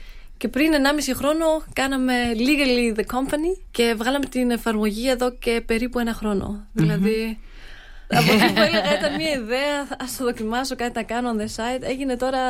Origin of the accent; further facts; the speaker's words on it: Stuttgart, Baden-Württemberg, Germany; εκεί που έμενα, στη Γερμανία, έρχομαι από τη Στουτκάρδη.